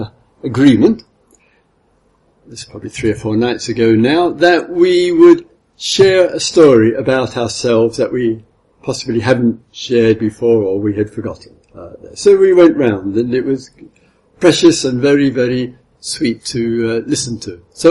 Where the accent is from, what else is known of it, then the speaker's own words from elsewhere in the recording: England, United Kingdom; I'm English after all, if you know.